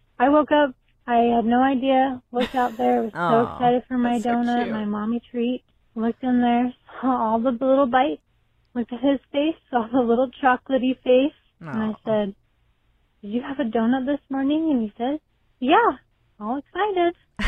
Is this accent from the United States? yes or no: yes; Tucson, Arizona, United States; I'm from Tucson.